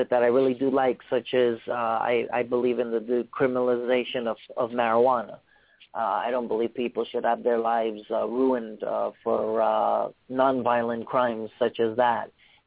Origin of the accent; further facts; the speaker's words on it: United States; I am an American who cares deeply about my country